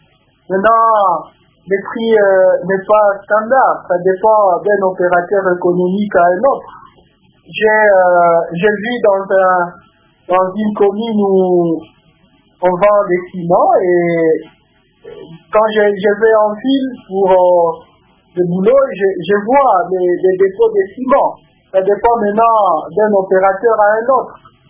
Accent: Kalemie, Tanganyika, DR Congo; je suis natif de Calémie.

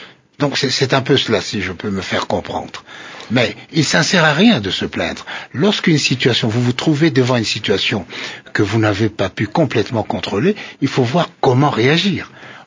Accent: DR Congo; Mais en tant que Congolais, ceci est regrettable

